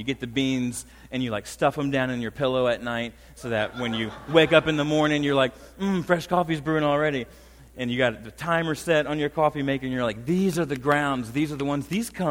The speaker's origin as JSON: {"language": "English", "town": "Hopewell", "region": "Virginia", "country": "United States", "tie": "born there", "said": "I was born in Hopewell, Virginia."}